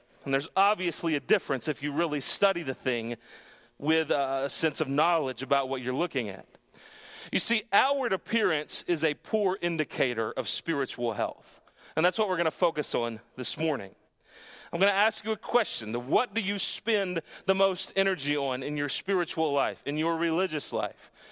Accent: Sweetwater, Texas, United States; I grew up out in West Texas near a town named Sweetwater.

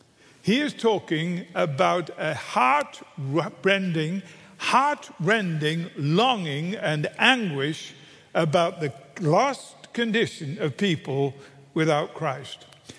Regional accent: England, United Kingdom; When I was a kid growing up in England

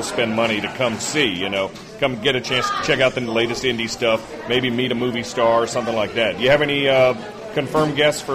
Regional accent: the Carolinas, United States; I'm from the Carolinas. You know, we can have that.

